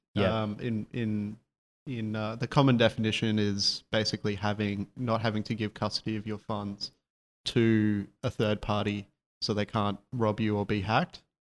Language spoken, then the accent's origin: English; Australia; As you can tell, I'm also an Aussie.